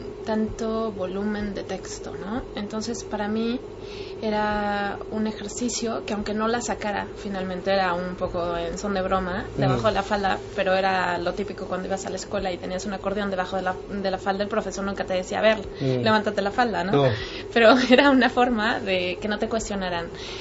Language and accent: Spanish; Guadalajara, Jalisco, Mexico; born there; also born or lived in Mexico City / Ecuador / Tijuana / London; desde nací en Guadalajara, me fui a México a vivir, volví a Guadalajara, salí a Ecuador a vivir, mi padre es sociólogo y nos fuimos de Guadalajara a Ecuador, volvimos a México, fuimos a Tijuana a vivir, volví a Guadalajara, me casé, me fui a México, Londres, Barcelona.